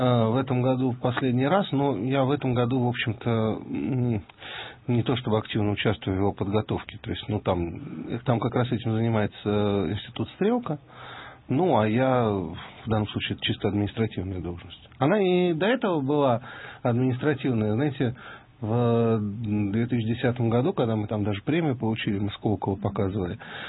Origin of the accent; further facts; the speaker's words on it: Moscow, Russia; born there; И такой стал более такой, ну, самым роскошным местом в Москве. Я очень рано оттуда уехал.